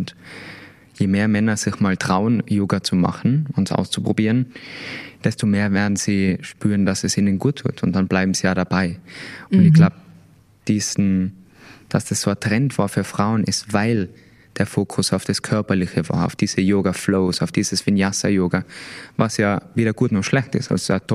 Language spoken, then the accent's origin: German; Tyrol, Austria; natürlich als Tiroler